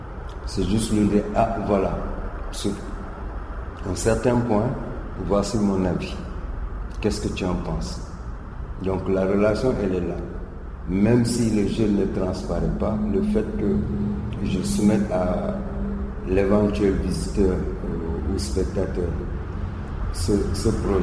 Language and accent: French; Dakar, Senegal; il fait le même climat que chez moi à Dakar en ce moment.